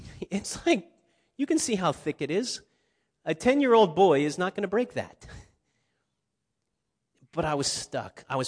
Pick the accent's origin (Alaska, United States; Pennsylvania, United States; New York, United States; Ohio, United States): Ohio, United States; I grew up in Ohio, so Kentucky was very close.